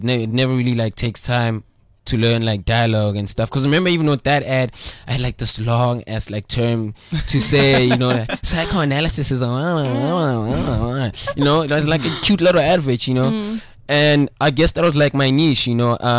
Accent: Johannesburg, Gauteng, South Africa; I'm a 22-year-old boy from Johannesburg, CBD. I'm a city boy. I was born in Johannesburg General Hospital, grew up in Hillbrow for the first 9 years of my life, Joubert Park to be specific.

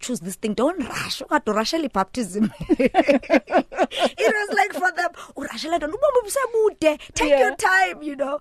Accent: Mount Frere, Eastern Cape, South Africa; now in Johannesburg, South Africa; after we moved from Ekhaya Mount Frere, we went to stay in Cape Town for some time. So that's where I did my high school and then I did my tertiary there. Then when I started working, I moved to Joburg.

